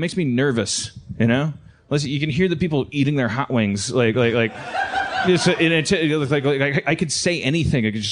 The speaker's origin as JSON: {"language": "English", "region": "Wisconsin", "country": "United States", "tie": "born or raised there", "said": "but I feel like I, growing up in Wisconsin, I'm part of some weird like federal machine"}